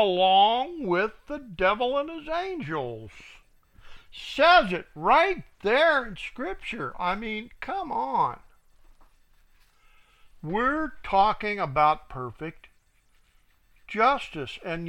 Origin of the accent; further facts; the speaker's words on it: Cincinnati, Ohio, United States; I'm originally from Cincinnati, and it was a gorgeous Christmas display.